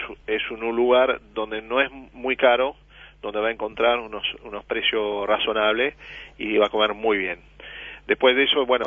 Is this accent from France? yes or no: yes; Nice, Provence-Alpes-Côte d'Azur, France; yo soy de Niza, ¿no? De la costa mm-hmm.